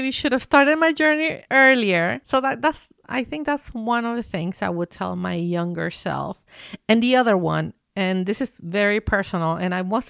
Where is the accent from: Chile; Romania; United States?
Chile; even though I'm from Chile and I was, you know, I grew up there, just being there.